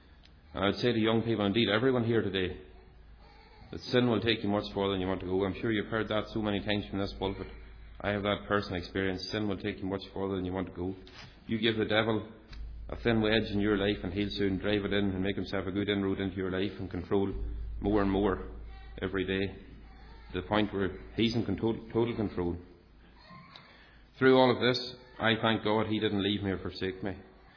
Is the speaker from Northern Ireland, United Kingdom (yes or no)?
yes; Clavey, Northern Ireland, United Kingdom; As many of you already know, I was born in Fermanagh and was brought up in a wee village called Clavey, outside Five Mile Town, a couple of miles from Five Mile Town. I had the great privilege of being born into a Christian home